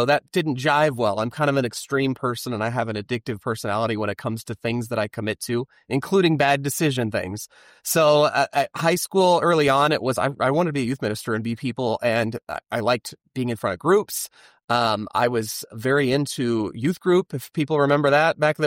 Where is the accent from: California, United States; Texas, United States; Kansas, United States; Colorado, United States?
Kansas, United States; Topeka; I grew up in Topeka, Kansas, which great. I'm glad I'm not there. It's a great place to grow up.